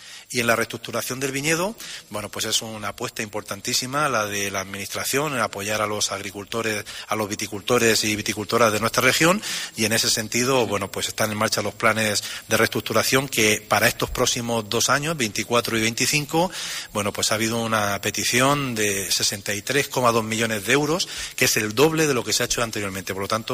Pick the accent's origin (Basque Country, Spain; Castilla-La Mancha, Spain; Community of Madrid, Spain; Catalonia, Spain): Castilla-La Mancha, Spain; los cultivos del sureste de mi provincia de Albacete, de donde yo vengo también, donde hay incluso arroz